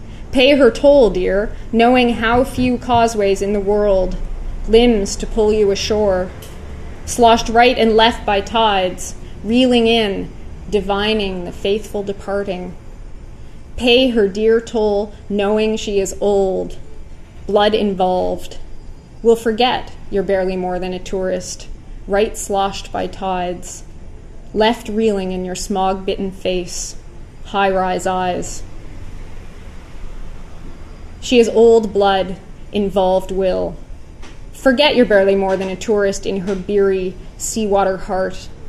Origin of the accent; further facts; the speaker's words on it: Ontario, Canada; I'm also a bit of an outsider because I grew up in Ontario, and you're from away.